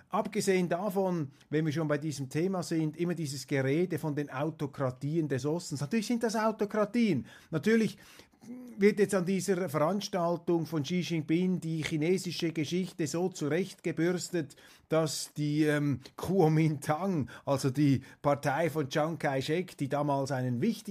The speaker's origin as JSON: {"language": "German", "country": "Switzerland", "said": "ein grosses Unternehmen, auf das wir als Schweizer stolz sein dürfen"}